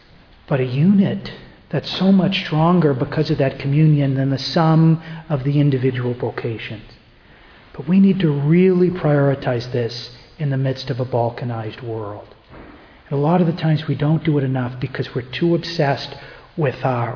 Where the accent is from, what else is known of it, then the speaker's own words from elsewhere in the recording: United States; I really needed to hear as an American who would eat fast food and then just do something else.